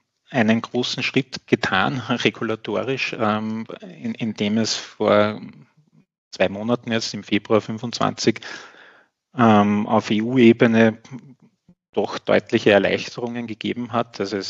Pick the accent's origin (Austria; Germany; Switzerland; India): Austria; als auch jetzt bei uns in Österreich gibt